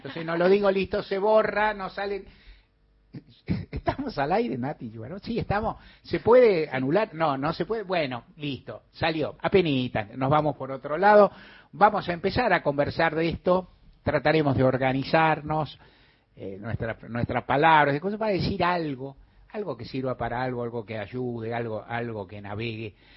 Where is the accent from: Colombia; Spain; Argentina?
Argentina; Buenos Aires; muchos que somos porteños con todo derecho